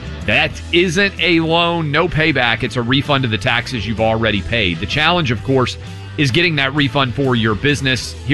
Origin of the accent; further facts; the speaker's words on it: Nashville, Tennessee, United States; probably the city that I've been in the second most other than my hometown of Nashville.